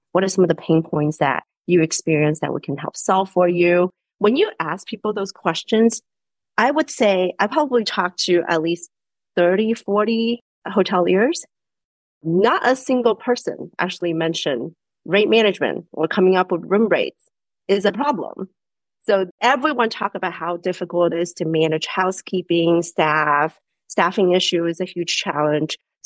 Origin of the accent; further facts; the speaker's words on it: Taiwan; moved away as an adult; now in United States; But I grew up in Asia, so I grew up in Taiwan. That's where the hotel was. I came to the States for college and I just stayed. And my parents are still back in Asia.